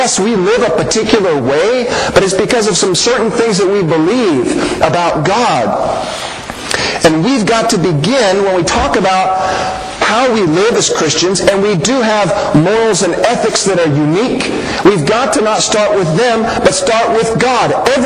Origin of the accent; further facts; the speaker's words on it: United States; also born or lived in Canada; And, of course, I'm an American. I could show you my passport to prove it.